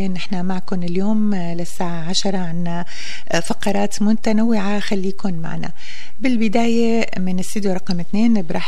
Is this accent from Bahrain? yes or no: no; Syria; على بلدنا سوريا.